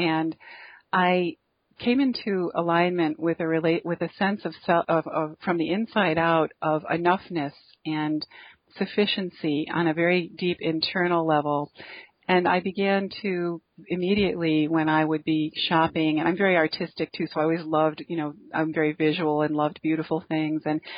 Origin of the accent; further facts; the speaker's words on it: New York, United States; I was in San Diego. I'm from New York State.